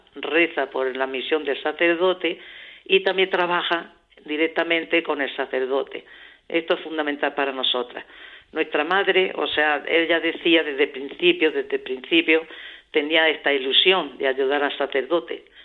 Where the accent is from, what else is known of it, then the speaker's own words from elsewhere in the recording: Huéscar, Andalusia, Spain; nosotros teníamos en la casa de Huéscar, que es donde yo soy de Huéscar, de aquí de la provincia